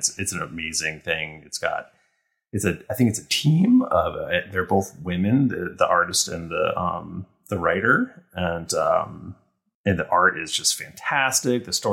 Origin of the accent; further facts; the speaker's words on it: United States; We just bought a grill because we're American.